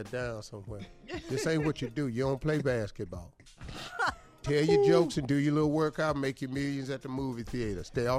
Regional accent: Cleveland, Ohio, United States; Time to holler for Philly. I'm from Cleveland.

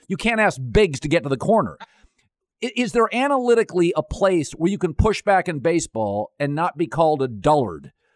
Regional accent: Las Vegas, Nevada, United States; So I grew up in Vegas, so I'm comfortable mm-hmm. with it.

